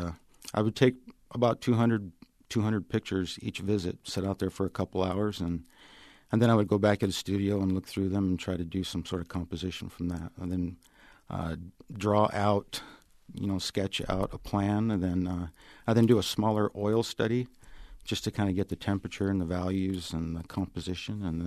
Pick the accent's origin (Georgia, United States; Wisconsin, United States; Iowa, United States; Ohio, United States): Iowa, United States; well, you know, I'm from Iowa, and I kind of like Midwest things. I'm very plains-oriented